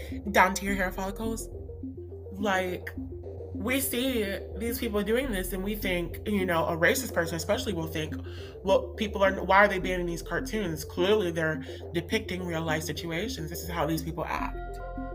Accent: United States; because I grew up in America and I know how the black culture is versus, you know, African-American culture or versus African culture

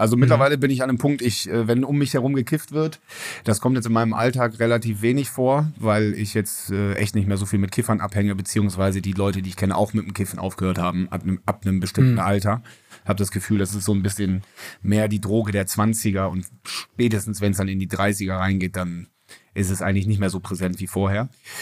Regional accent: Bonn, North Rhine-Westphalia, Germany; in meiner Heimatstadt Bonn, Bad Godesberg.

